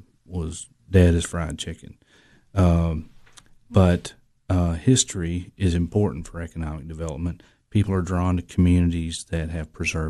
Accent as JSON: {"language": "English", "town": "Gainsborough", "region": "Tennessee", "country": "United States", "tie": "born or raised there", "said": "The library in Cookeville was named after a Gainsborough native, my hometown, Clara Jane Cox Epperson."}